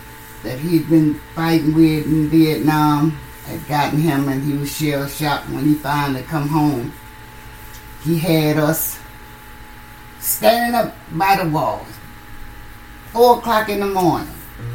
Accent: Baton Rouge, Louisiana, United States; also born or lived in New Orleans / Columbia, Mississippi; I was born in New Orleans in the Charity Hospital. Okay. In 1948, June 26. I was raised in Scotlandville, Baton Rouge, Louisiana. Part of my life as a young child, I was raised in Columbia, Mississippi.

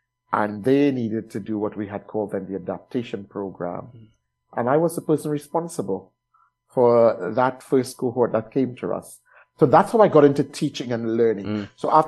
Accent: Trinidad & Tobago; Because I didn't really see that where I grew up in Trinidad.

